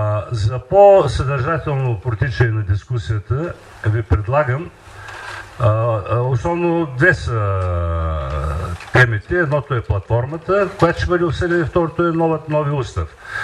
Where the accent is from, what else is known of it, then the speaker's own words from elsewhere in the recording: Varna, Varna Province, Bulgaria; аз бях във влака вчера и не можах, аз съм от Варна